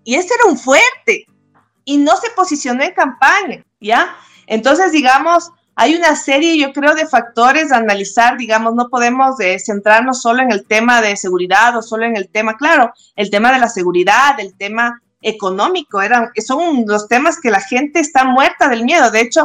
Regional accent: Ecuador; esperemos que nuestro Ecuador recapacite y esperemos que realmente podamos politizar este país

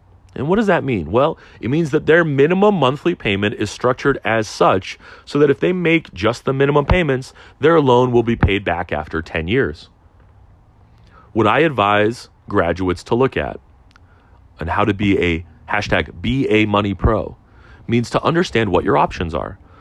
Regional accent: Boston, Massachusetts, United States; first language Russian; English is a second language; also born or lived in Soviet Union; as a kid growing up in Greater Boston, as an immigrant, as an English as a second language, you know, Russian was my primary language. I come from the former Soviet Union.

